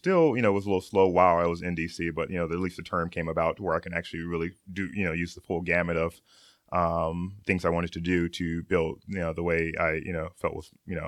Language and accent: English; Okinawa, Japan; also born or lived in Italy; there was a time when I was growing up in Japan where I just wanted to be off the island of Okinawa.